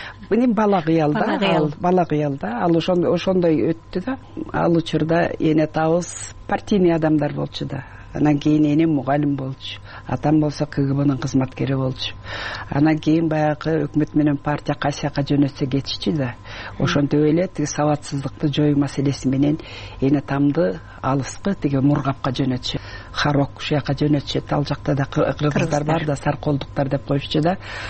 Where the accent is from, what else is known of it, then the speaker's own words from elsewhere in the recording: Tasma, Issyk-Kul Region, Kyrgyzstan; мен баягы Түп районуна караштуу Тасма айылында төрөлгөм. Анан ошол жерге келип, үчүнчү класстан баштап 7 жылдык мектепте ошол жерде окуп калдым.